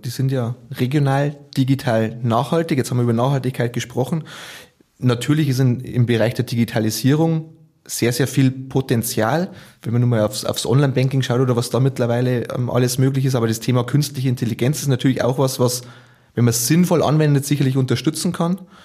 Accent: Vilsbiburg, Bavaria, Germany; Also meine Kindheit, meine Jugend hat in den Sporthallen in Bayern stattgefunden.

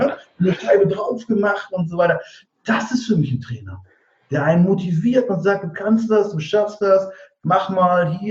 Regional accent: Diepholz, Lower Saxony, Germany; in dem Ort, aus dem ich komme, aus Niedersachsen, Diepholz heißt das, zwischen Bremen und Osnabrück

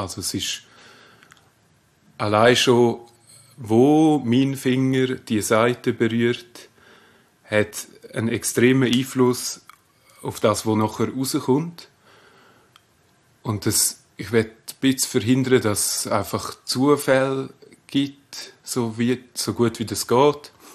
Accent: Ilanz, Graubünden, Switzerland; Ich komme ursprünglich aus dem Oberland, Region Ilanz.

